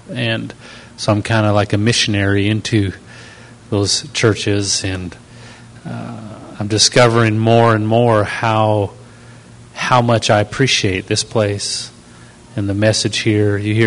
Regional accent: Canada; You go to Canada and you pick up your. I pick up my accent, and also my sense of humor comes back a little bit. The Canadian style, which is dry. Wonderful to be home.

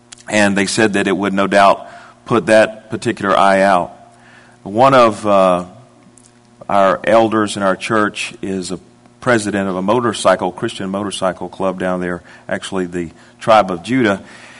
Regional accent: Immokalee, Florida, United States; and we're from Southwest Florida, and fourth or fifth generation Floridians down in a big metropolis called Immokalee.

